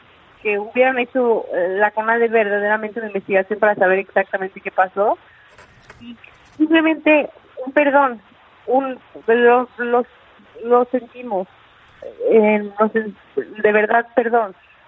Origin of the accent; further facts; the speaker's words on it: Mexico; soy mexicana, represento a México.